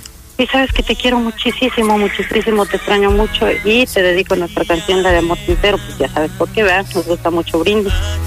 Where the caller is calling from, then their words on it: Querétaro, Mexico; Siempre los escucho acá en el estado de Querétaro, ¿eh?